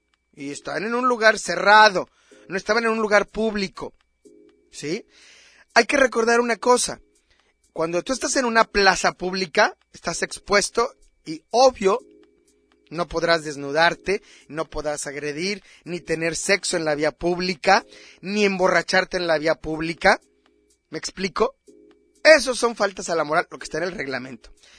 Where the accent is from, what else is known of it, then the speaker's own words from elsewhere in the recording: Mexico; nosotros somos mexicanos